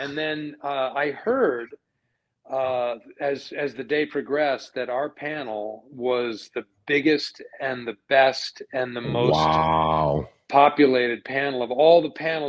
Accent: Connecticut, United States; born there; I just got back yesterday, actually, from the state of my birth. I was born in Connecticut

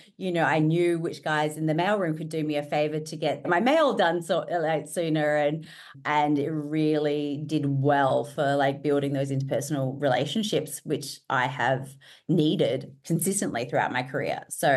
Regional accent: Adelaide, South Australia, Australia; So I'm from Adelaide, and I grew up in the country, moved to Adelaide when I was 14.

